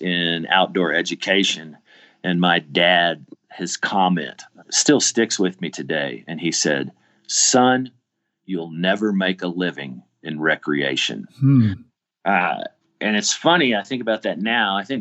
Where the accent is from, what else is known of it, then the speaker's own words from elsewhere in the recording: Richardson, Texas, United States; no, I grew up in Richardson, Texas, outside of Dallas. It was pretty much flat.